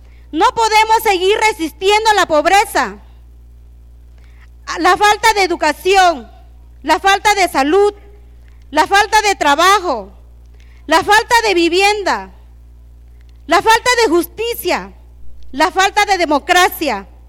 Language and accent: Spanish; Santa María Jacatepec, Oaxaca, Mexico; vengo del ejido de Macedonio Alcalá, de municipio de Santa María Jacatepec, Tuxtepec, Oaxaca.